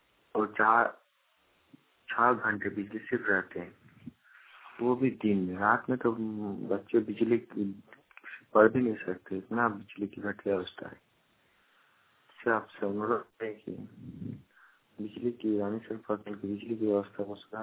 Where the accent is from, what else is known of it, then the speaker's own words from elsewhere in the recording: Raghunathpur, Jharkhand, India; मैं झारखंड के रहने वाला हूँ। … मैं दुमका डिस्ट्रिक्ट के रानीसर प्रखंड रघुनाथपुर का रहने वाला हूँ।